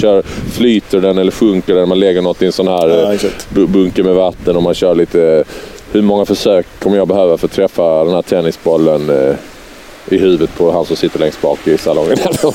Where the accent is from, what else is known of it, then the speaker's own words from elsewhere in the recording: Malmö, Skåne, Sweden; Jag är uppväxt i Malmö, ja. Slottsstaden i Malmö.